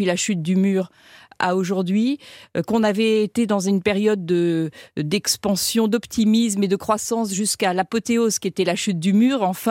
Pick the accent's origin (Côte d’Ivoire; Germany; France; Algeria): France; Paris, Île-de-France; Je me sens peut-être d'abord européenne, ensuite parisienne, puisque c'est là où j'ai grandi et j'ai été élevée. Et j'ai des origines belges, comme mon nom l'indique, des origines flamandes.